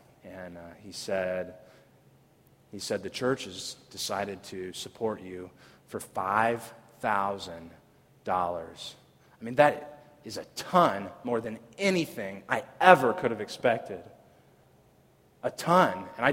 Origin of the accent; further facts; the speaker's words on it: Lafayette, Indiana, United States; we're from Lafayette, Indiana. We have been in Lafayette, Indiana. We haven't left Lafayette, Indiana much.